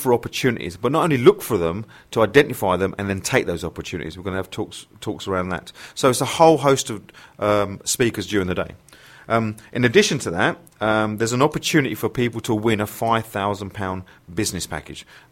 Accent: Southend-on-Sea, East of England, United Kingdom; I go to a lot of events in London, but I live in South. It's my hometown.

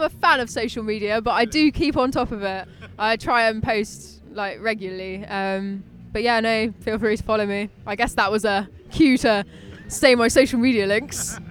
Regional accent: Harpenden, East of England, United Kingdom; No, I'm from Harpenden, so it's really local.

